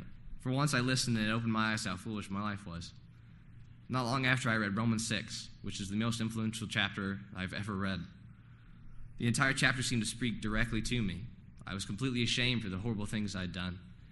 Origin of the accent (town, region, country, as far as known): Tennessee, United States; born there